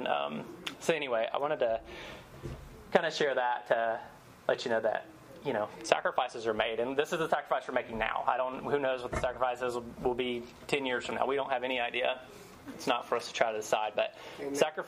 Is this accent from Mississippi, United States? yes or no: no; Savannah, Georgia, United States; now in San Francisco, United States; I'm not from originally from San Francisco. I'm from Savannah. And my wife Natalie and I, we came out here with the thought of going to seminary and then being sent overseas.